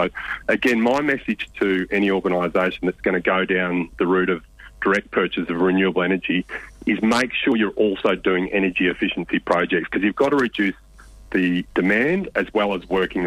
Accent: Mildura, Victoria, Australia; I'm originally a country boy growing up in Mildura

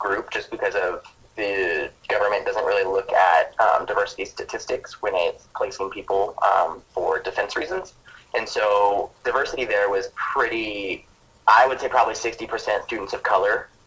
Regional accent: Nebraska, United States; also born or lived in Kansas; hunting growing up in Nebraska and, you know, going to school in Kansas.

